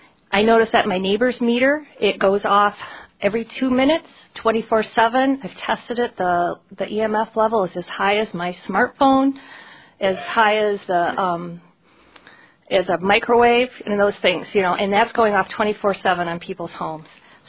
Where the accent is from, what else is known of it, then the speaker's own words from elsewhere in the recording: Rochester Hills, Michigan, United States; I'm from Rochester Hills.